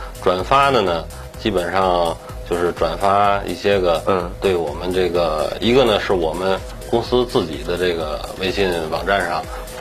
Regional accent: Tianjin, China; 是咱们天津人嘛，就是我觉得还是喜欢这个海鲜

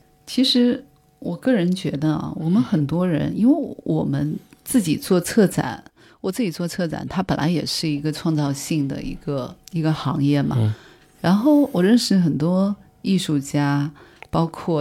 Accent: Shanghai, China; 我曾经觉得我是一个土生土长的上海人

